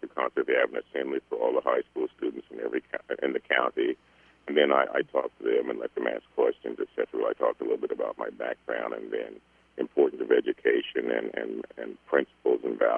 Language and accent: English; Iowa, United States; born there; my roots are in Iowa. I was born in Iowa